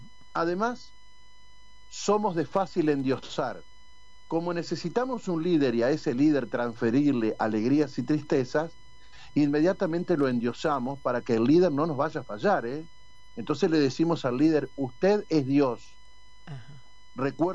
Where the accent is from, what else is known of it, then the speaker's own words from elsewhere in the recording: Argentina; Los únicos que podemos levantar la Argentina somos los argentinos.